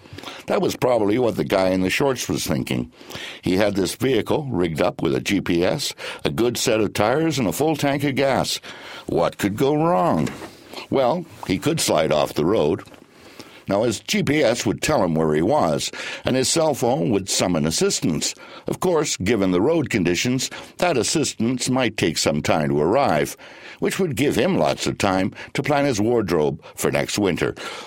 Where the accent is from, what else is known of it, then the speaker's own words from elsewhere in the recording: Edmonton, Alberta, Canada; When I was growing up in Edmonton, mothers wouldn't let their kids out the door unless they were swaddled head to toe